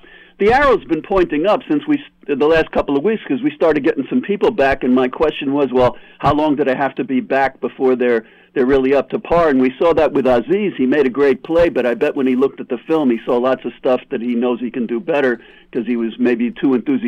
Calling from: New York, United States; Hey, it's … from New York.

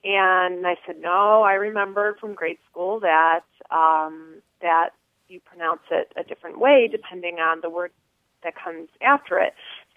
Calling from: Chicago, Illinois, United States; I'm calling from Chicago, Illinois.

